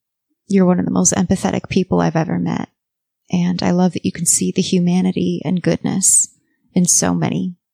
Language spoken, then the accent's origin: English; Los Angeles, California, United States; I'm from Los Angeles.